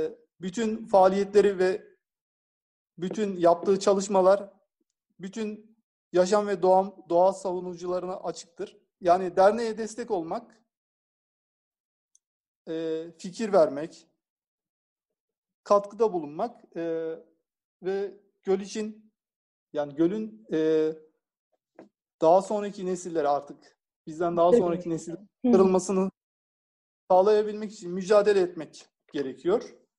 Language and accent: Turkish; Burdur, Turkey; Yani Salla Gölü'nün. Yani bizim çocukluğumuz orada geçti aslında.